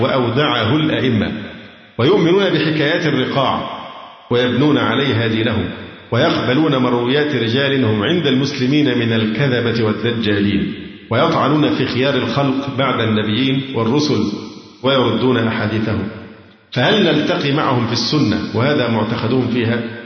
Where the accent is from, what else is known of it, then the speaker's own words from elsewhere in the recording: Egypt; عندنا في مصر